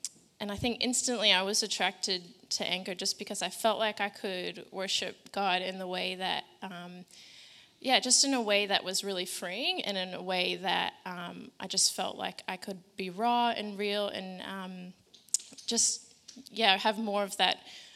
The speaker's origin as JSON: {"language": "English", "country": "United States", "lives_now": "Sydney, Australia", "said": "Even though I'm from the States, I did live here when I was younger."}